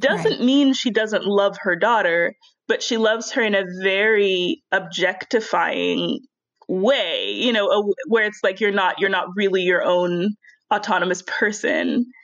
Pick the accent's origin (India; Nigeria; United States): United States; born there; being a woman and being Black and being disadvantaged in those ways, but also in being American born, you know, and realizing that what I was taught about my country growing up